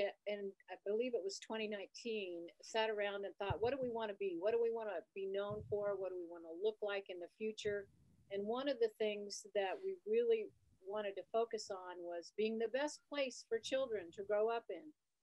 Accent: Longmont, Colorado, United States; born there; And I was born here in Longmont and my kids were born here in Longmont.

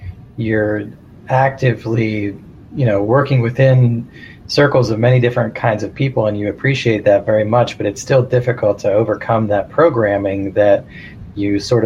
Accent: Virginia, United States; Well, so I grew up in Virginia and went to high school in Virginia in like the mid-80s.

